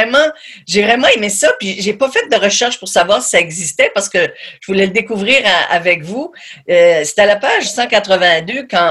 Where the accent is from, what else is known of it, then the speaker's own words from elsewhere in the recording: Tracadie, New Brunswick, Canada; moi, je viens de Tracadie, c'est à côté d'Inkerman Ferry.